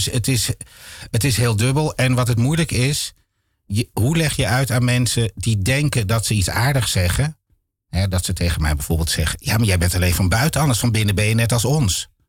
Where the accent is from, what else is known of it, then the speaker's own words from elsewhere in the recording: Amsterdam, North Holland, Netherlands; En ik kom van de Nieuwmarkt.